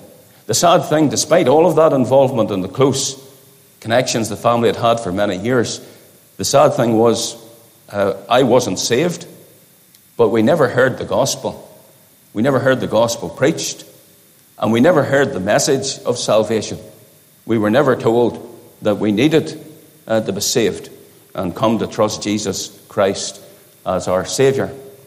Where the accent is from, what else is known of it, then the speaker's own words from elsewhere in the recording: Northern Ireland, United Kingdom; I was brought up in County Down, between the towns of Saintfield and Carriduff, out there in a rural area. The area is known as the Ockley Hill. Our family were Presbyterians.